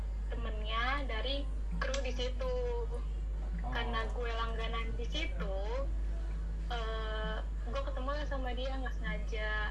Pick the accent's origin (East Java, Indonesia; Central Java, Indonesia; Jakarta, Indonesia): Jakarta, Indonesia; gue dari Jakarta.